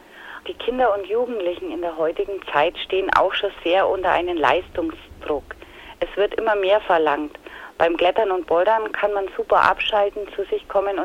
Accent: Fleckl, Bavaria, Germany; Ich komme aus Fleckl und bin immer wieder gern daheim. 1990 bin ich umgezogen nach Oberbayern, in die Nähe der Berge, ja, aber meine Verbindung zu Fleckl mit der Familie und den Freunden besteht immer noch.

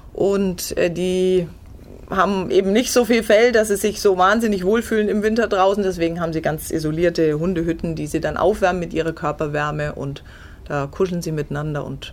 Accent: Bayreuth, Bavaria, Germany; born there; now in Oberwarmensteinach, Germany; Nach Oberwarmensteinach bin ich gekommen, also als gebürtige Bayreutherin habe ich einen kurzen Abstecher in den Landkreis Ansbach gemacht, wo mein Mann herkommt.

